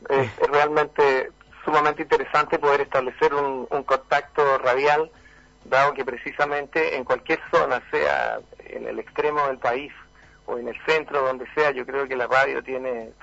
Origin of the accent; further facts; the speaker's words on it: Chile; con legítimo orgullo como chileno